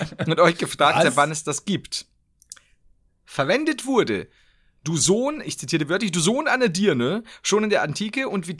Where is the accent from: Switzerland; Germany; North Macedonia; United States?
Germany; Bavaria; Das Gute ist immer, dass hier bei uns in Bayern Mats, also es gibt die Schere Mats oder die Mist Mats